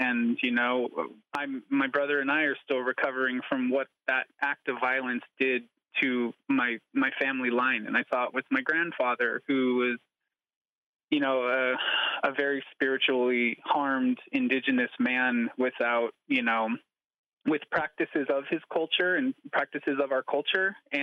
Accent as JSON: {"language": "English", "town": "Sacramento", "region": "California", "country": "United States", "tie": "born or raised there", "said": "I was raised in South Sacramento, California, and going to Southside Park, you know, on weekends"}